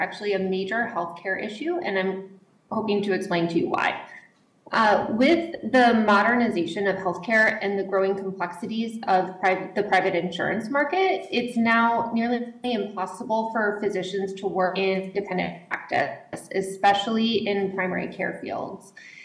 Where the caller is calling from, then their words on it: Minneapolis, Minnesota, United States; I'm testifying today from Minneapolis. I am a primary care doctor in Minnesota